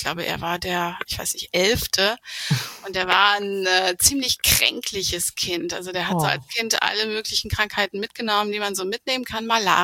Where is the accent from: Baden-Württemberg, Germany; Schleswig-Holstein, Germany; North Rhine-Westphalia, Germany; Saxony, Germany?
North Rhine-Westphalia, Germany; Neuss; ich komme aus Neuss zwischen Köln und Düsseldorf und ich bin 46